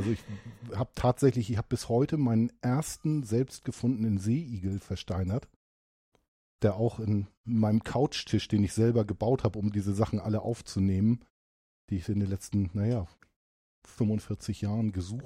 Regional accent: Kappeln, Schleswig-Holstein, Germany; ich bin an der Ostseeküste aufgewachsen, im schönen Örtchen Kappeln an der Schlei, um genau zu sein. Das liegt in Schleswig-Holstein so weit oben im Norden, dass man fast schon Dänemark sehen kann von da aus.

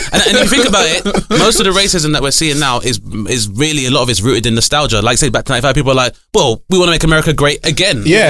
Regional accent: London, United Kingdom; growing up in London is that most people I deal with have been West African and predominantly from either Ghana or Nigeria. Mm-hmm. But then went to university in Bradford, outside of London.

